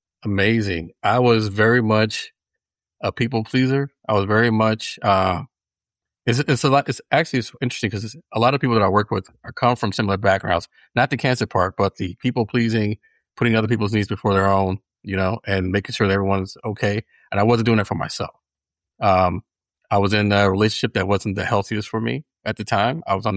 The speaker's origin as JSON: {"language": "English", "region": "Virginia", "country": "United States", "said": "I'm from Virginia. I had friends from a lot of different ethnic backgrounds."}